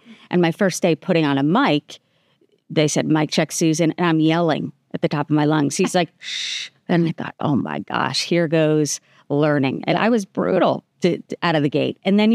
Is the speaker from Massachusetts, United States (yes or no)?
no; New Jersey, United States; growing up in New Jersey with my parents and their friends and growing up with their kids